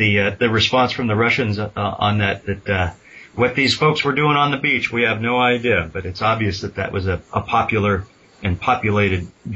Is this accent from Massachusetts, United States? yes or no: no; California, United States; I grew up down in Southern California, and one of the neat things that we used to watch was the hovercrafts going back and forth from Camp Pendleton.